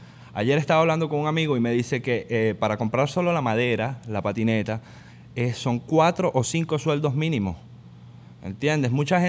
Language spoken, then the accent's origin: Spanish; Venezuela; now in Miami, United States; Aquí me ha pasado, por ejemplo, en Miami, que digo que soy de Venezuela y la gente, ok.